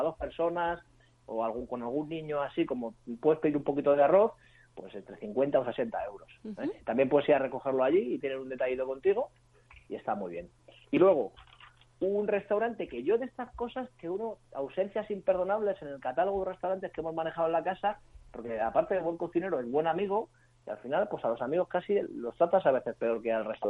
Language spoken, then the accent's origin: Spanish; Iran; yo es que soy de Irán